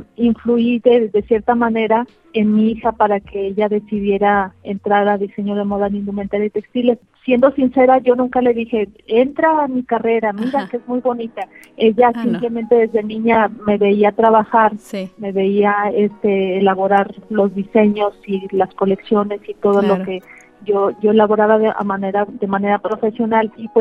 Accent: Aguascalientes, Mexico; born there; nací en Aguascalientes y toda mi familia es de aquí también, de Aguascalientes.

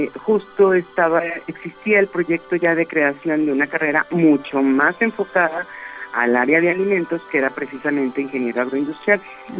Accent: Aguascalientes, Mexico; yo soy originaria de la ciudad de Aguascalientes, yo nací en Aguascalientes

